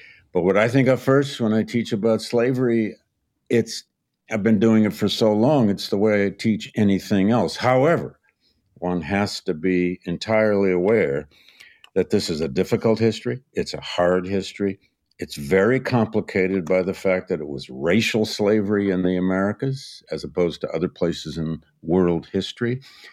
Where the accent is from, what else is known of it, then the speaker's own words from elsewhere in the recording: Flint, Michigan, United States; I grew up in Flint, Michigan, a similar place.